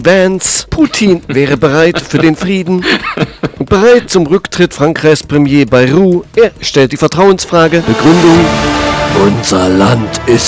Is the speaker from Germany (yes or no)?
yes; Thuringia, Germany; Als Thüringer der Thüringer Bratwurst nicht abgeneigt